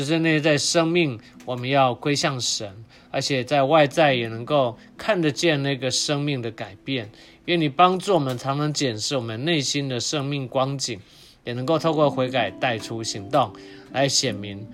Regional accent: Taiwan; 跟我们台湾人想的菜不太一样

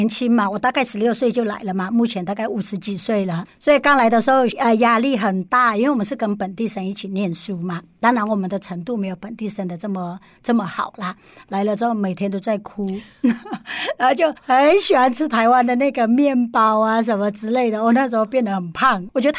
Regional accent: Mae Salong, Chiang Rai, Thailand; now in Taiwan; 所以我就是从那边出生长大的

